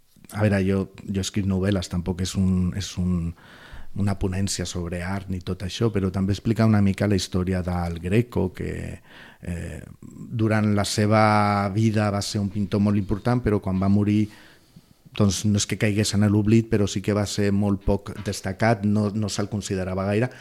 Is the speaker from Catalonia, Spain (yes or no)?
yes; Barcelona, Catalonia, Spain; now in Sitges, Spain; perquè jo soc de Barcelona, uh-huh. He estiuejat molt temps aquí, però vaig vindre a viure aquí a Sitges per qüestions familiars fa 4 anys.